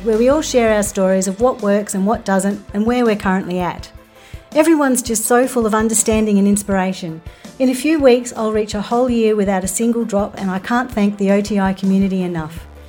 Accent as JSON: {"language": "English", "town": "Brisbane", "region": "Queensland", "country": "Australia", "said": "I'm from Brisbane in Australia."}